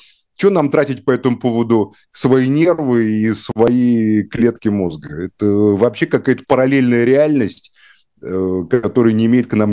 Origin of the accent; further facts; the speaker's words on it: Moscow, Russia; я заинтересован как москвич, чтобы мой город перестали уродовать.